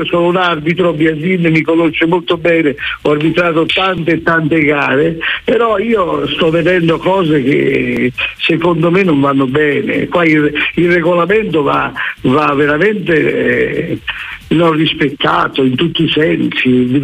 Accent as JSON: {"language": "Italian", "town": "Montecorice", "region": "Campania", "country": "Italy", "tie": "born or raised there", "said": "volevo sottolineare il mio paese Montecorice"}